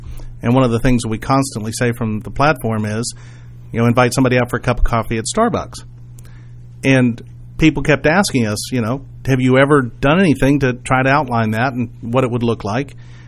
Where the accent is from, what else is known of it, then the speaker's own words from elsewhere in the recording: Massachusetts, United States; born there; moved away; I was born in Massachusetts, and when we first moved down here